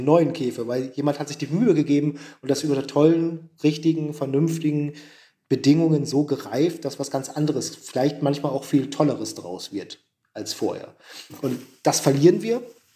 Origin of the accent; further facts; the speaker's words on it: Oldenburg, Lower Saxony, Germany; also born or lived in East Frisia; komme eigentlich aus Ostfriesland und aber Abitur und groß geworden in Oldenburg.